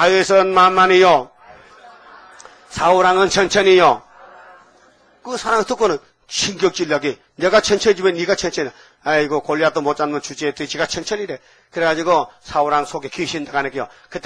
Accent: Gyeongsang, South Korea; accent: Gyeongsang dialect; 나 경상도 사투리 참 무뚝뚝하게 말하면서 그 알아들으니까 참 천만다행입니다.

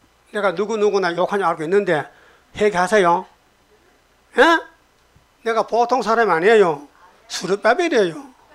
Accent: Uiseong, North Gyeongsang, South Korea; 제 고향이 경상북도 의성입니다.

